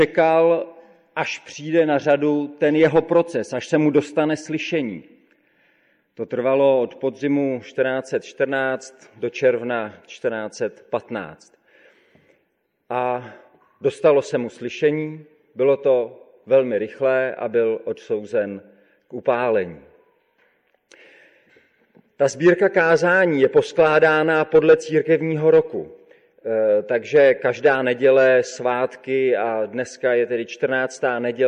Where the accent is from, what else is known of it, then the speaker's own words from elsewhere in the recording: Husinec, South Bohemian Region, Czechia; Každopádně rád vzpomínám na dětství strávené tady v Husinci na tomto místě.